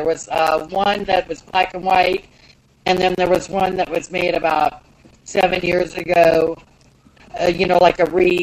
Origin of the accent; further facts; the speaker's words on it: California, United States; And I'm from Northern California, so I can be a little silly.